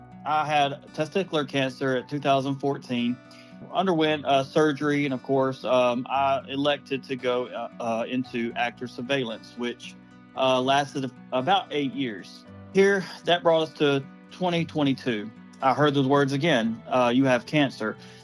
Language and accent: English; Dothan, Alabama, United States; You know, I was born and raised here in Dothan, and I left for a little while, went to the Marine Corps, and I come back in 2010